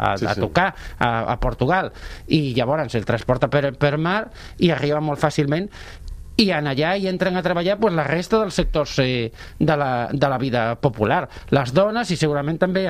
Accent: Galicia, Spain; jo que sóc galeico-català, que sóc gallec i seré fins que em mori

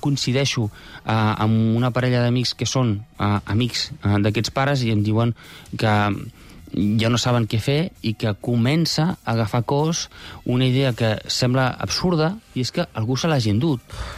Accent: Girona, Catalonia, Spain; now in Barcelona, Spain; Jo sóc de Girona, sí, però jo aquella nit jo visc a Barcelona

